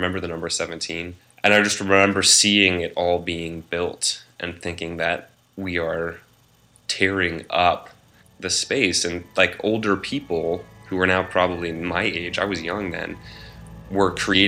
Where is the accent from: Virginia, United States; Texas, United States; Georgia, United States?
Virginia, United States; Reston; So I grew up in Reston, Virginia.